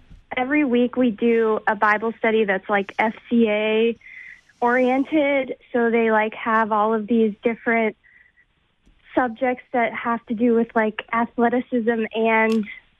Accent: St. Louis, Missouri, United States; I'm from St. Louis, Missouri.

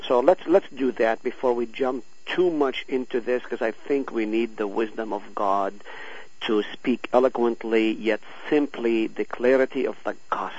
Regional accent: Palestine; I am from Palestine. I'm fluent in Arabic as well as Hebrew as well as Greek. I do not speak Greek, but I read Greek and I translate Greek.

